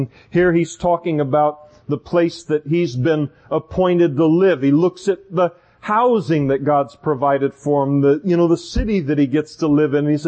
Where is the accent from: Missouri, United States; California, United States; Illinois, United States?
California, United States; Napa; now in Modesto, United States; out that my family is from Napa, and I worked for years in Napa, grew up in Napa, and my wife was born and raised in Napa